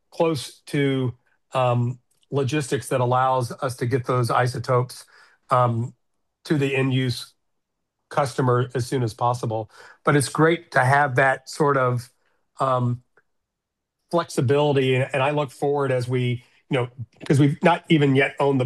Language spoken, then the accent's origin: English; Louisville, Kentucky, United States; now in Chicago, United States; I live in Chicago. I grew up in Louisville, Kentucky.